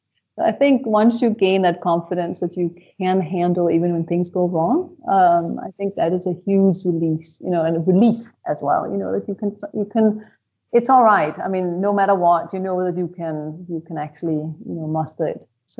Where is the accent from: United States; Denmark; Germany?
Denmark; My Danish background was a little bit more sort of, you know, Yandelor and all